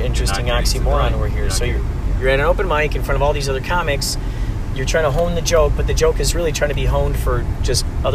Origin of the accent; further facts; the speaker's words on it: Carol Stream, Illinois, United States; now in Los Angeles, United States; Normally from Chicagoland area, Carroll Stream.